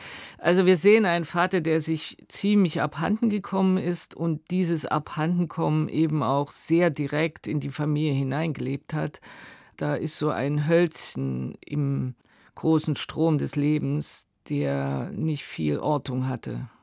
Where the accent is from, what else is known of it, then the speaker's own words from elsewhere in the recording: Dresden, Saxony, Germany; Dresden, Tal der Ahnungslosen. Ich sehe mich mit weißem Pionierhemd, mit blauem FDJ-Hemd. Also ich komme aus der Indoktrination